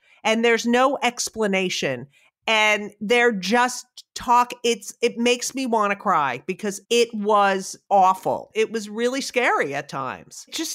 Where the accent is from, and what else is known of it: New Jersey, United States; born or raised there